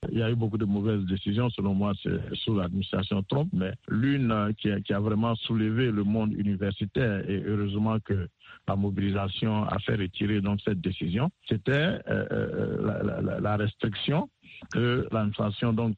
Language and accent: French; Côte d’Ivoire; moved away as an adult; now in United States; Moi-même qui vous parle, j'ai bénéficié aussi de cette opportunité. Quand j'ai quitté la Côte d'Ivoire en 2005, c'était pour venir faire des études ici aux États-Unis.